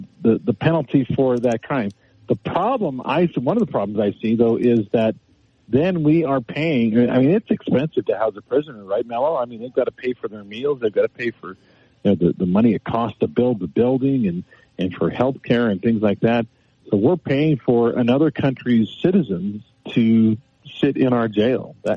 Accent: Texas, United States; I grew up in Texas, and we were 100 miles from the border or so in the two towns I lived in.

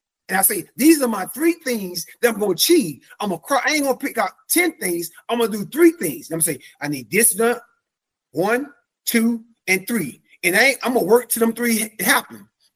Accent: Atlanta, Georgia, United States; I was raised in Atlanta, Georgia.

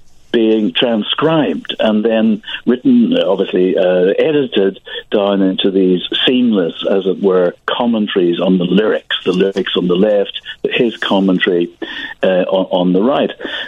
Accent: Northern Ireland, United Kingdom; I'm from Northern Ireland, which is part, as I'm sure you know, of the United Kingdom of Great Britain and Northern Ireland.

